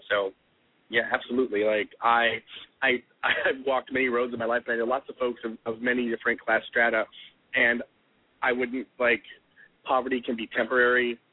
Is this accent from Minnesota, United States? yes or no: yes; Duluth, Minnesota, United States; my mom's family co-founded my hometown of Duluth in northern Minnesota, which is now the fourth largest city in Minnesota. So that's where I was raised.